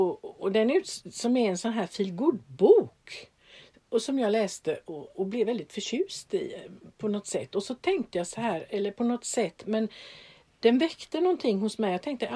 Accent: Gothenburg, Västra Götaland County, Sweden; now in Öland, Sweden; Ja, som kom från Göteborg och västkusten där det är blött på marken.

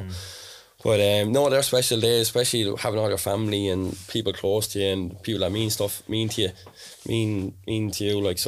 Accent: Wexford, Leinster, Ireland; he's from Waterford and I'm from Wexford

